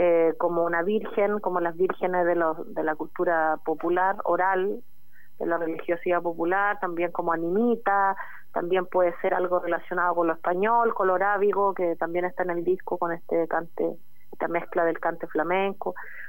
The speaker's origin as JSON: {"language": "Spanish", "town": "Concepción", "region": "Biobío", "country": "Chile", "lives_now": "Santiago, Chile", "said": "como yo soy penquista, soy de allá, de mi tierra, del Biobío"}